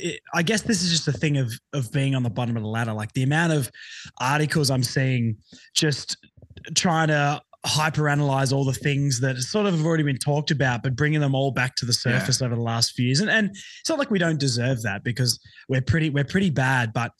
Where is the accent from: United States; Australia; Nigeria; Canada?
Australia; Tasmania; moved away; I grew up in Tassie and had a couple of mates, but then when I moved up here